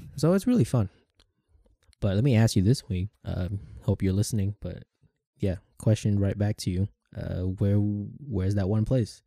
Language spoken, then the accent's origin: English; Saigon, Ho Chi Minh City, Vietnam; English is a second language; okay, so my hometown is Saigon, but I think I've been kind of distant to it.